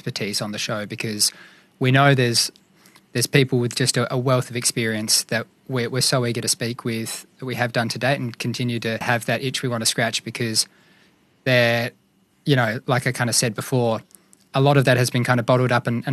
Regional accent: Perth, Western Australia, Australia; But I think just growing up in Perth as well, seeing on the big buildings in the city here

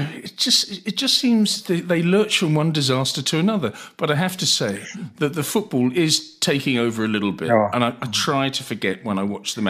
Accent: England, United Kingdom; now in Netherlands; my home country.

